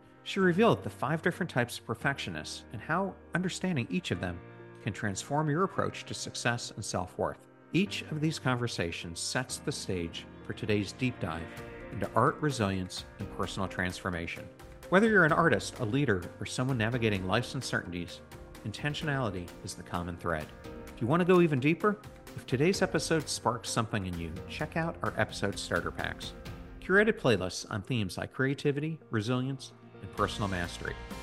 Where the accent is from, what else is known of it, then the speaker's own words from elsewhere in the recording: York, Pennsylvania, United States; I grew up in Pennsylvania, just across the Mason-Dixon line in York, PA, and you grew up in Richmond, Virginia.